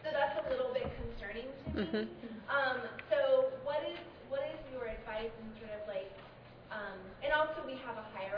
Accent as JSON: {"language": "English", "region": "Oregon", "country": "United States", "said": "I'm from Multnomah County, Oregon."}